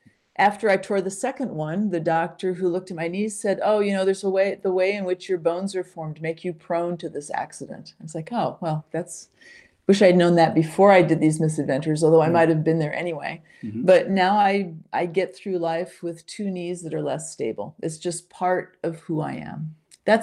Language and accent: English; Chicago, Illinois, United States; I grew up in Chicago. I'm a Midwesterner. Sorry, I'm not a Vermonter.